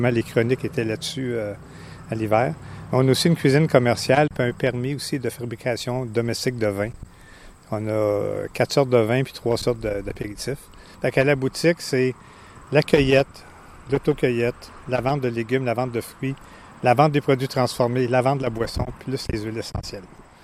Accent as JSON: {"language": "French", "town": "Gatineau", "region": "Quebec", "country": "Canada", "said": "Moi, je viens de la ville, je viens de Gatineau, puis je n'avais jamais été voir un producteur agricole avant, 24 ans."}